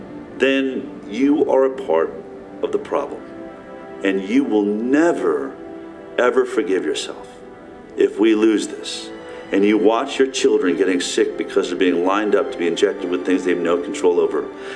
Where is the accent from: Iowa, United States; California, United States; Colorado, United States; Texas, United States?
Colorado, United States; Boulder; I grew up in Boulder, Colorado.